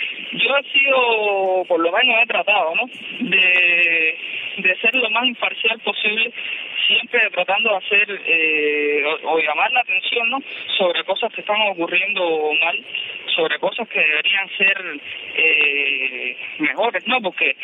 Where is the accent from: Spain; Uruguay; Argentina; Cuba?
Cuba; como todo cubano, he tenido mis inquietudes sobre determinados temas